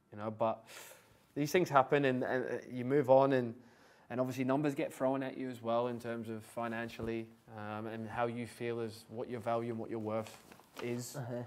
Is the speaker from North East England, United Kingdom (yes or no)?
yes; Middlesbrough, North East England, United Kingdom; I'm from Middlesbrough.